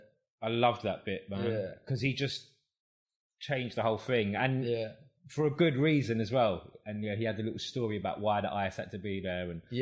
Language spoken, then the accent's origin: English; Kilburn, London, United Kingdom; I'm from Kilburn.